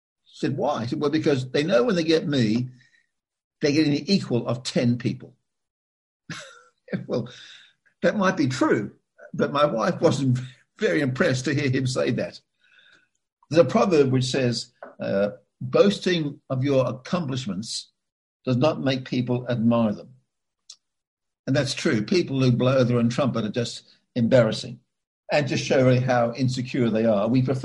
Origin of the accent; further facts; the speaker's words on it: Liverpool, North West England, United Kingdom; born there; I was born in Liverpool, England, so I was kind of weaned on